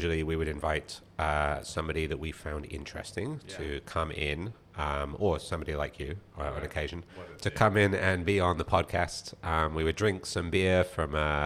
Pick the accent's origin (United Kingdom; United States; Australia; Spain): United Kingdom; Scotland; moved away as an adult; also born or lived in England / South Korea; now in Japan; I'm from England. Uh-huh. But we moved to Scotland when I was about 10. I see. And then when I was 23, yeah. I think I left Scotland. I moved to South Korea.